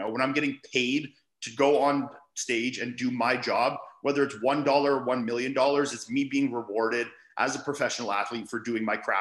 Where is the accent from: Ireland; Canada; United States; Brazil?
Canada; being a Canadian, I had to fly into Canada, do COVID tests